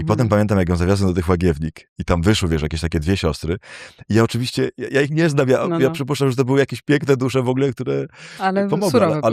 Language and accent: Polish; Myszków, Silesian Voivodeship, Poland; Z Myszkowa, z którego ja pochodzę, spod Częstochowy